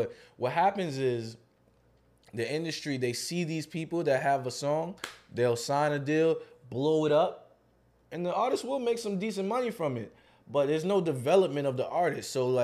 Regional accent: New York, United States; But for me, you know, growing up in New York with all this culture...

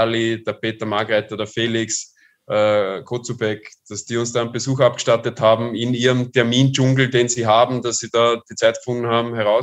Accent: North Macedonia; dann habe ich noch einen sehr speziellen persönlichen Bezug als Mazedonier nach Tirol

